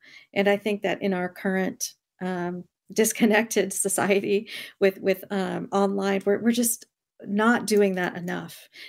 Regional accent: India; they're drawn to me because I am from India

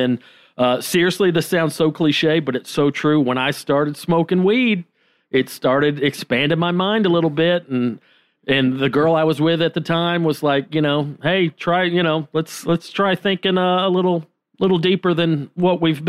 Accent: Georgia, United States; moved away; I haven't lived in Georgia in 8 years. I haven't lived in my hometown in about 12. So I don't really have a lot of contact with people that I grew up with.

